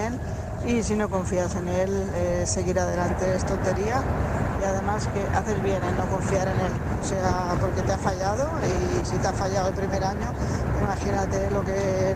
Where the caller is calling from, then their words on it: Tarragona, Catalonia, Spain; corresponsal de Tarragona